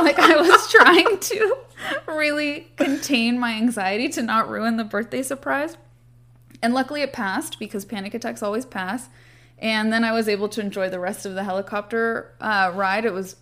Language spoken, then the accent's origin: English; Santa Monica, California, United States; I'm from Santa Monica, so I grew up going by this very iconic bright blue and yellow Art Deco building on the coast, essentially.